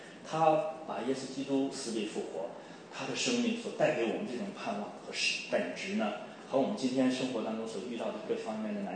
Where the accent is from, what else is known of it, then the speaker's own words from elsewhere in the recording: Xi'an, Shaanxi, China; moved away; 我们今天我去年回中国的时候西安那个地方，我老家人他们现在说老家现在夏天的天气叫桑拿天气。